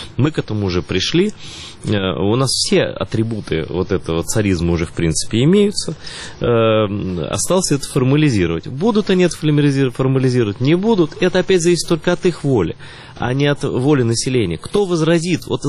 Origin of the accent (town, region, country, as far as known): Crimea, Ukraine